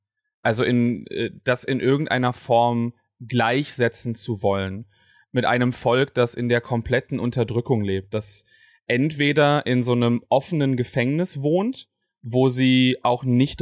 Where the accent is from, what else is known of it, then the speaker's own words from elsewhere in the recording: Germany; also vor allem auch bei uns in Deutschland, ne, mit unserer tollen Staatsräson